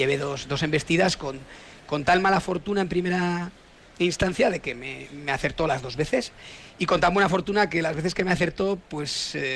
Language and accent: Spanish; San Sebastián, Basque Country, Spain; Yo soy de Martutene, ¿no? Somos de Martutene, de Donosti